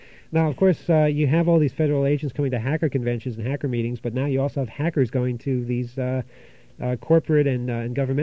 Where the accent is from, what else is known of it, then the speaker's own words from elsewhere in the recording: New York, United States; I mean, we're both from New York.